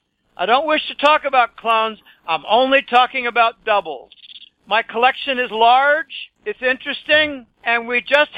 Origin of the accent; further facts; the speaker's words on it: Pittsburgh, Pennsylvania, United States; he's from my hometown of Pittsburgh.